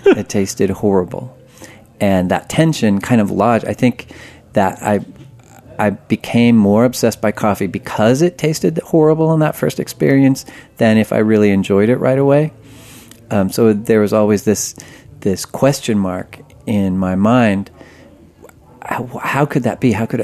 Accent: California, United States; Well, I grew up in very rural Humboldt County.

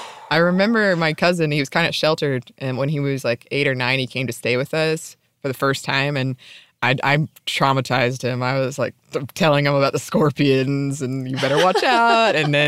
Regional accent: the South, United States; I will say, growing up in the South

